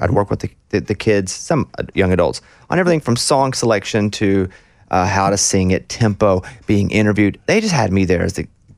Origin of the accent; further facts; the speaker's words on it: Arkansas, United States; Hey, man, where are you from? I'm from Arkansas.